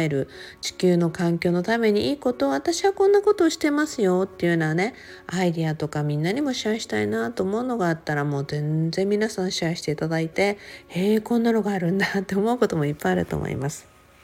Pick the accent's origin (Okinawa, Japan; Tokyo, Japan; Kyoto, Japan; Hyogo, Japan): Okinawa, Japan; 私は沖縄で生まれ育ったので、